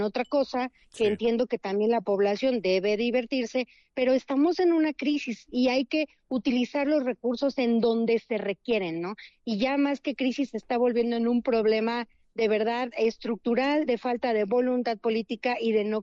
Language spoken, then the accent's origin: Spanish; Mexico; nos han fallado como mexicanos